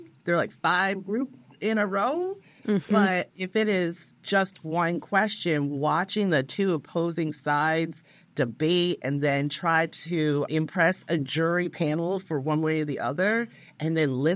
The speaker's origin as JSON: {"language": "English", "town": "New York City", "region": "New York", "country": "United States", "said": "they're going to know I'm a New Yorker."}